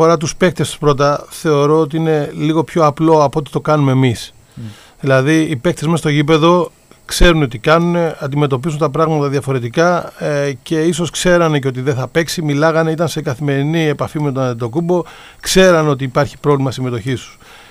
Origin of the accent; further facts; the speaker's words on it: Greece; έχουμε σαν Έλληνες όντως μία θεωρώ κακή συνήθεια να κρίνουμε πάντα πολύ σκληρά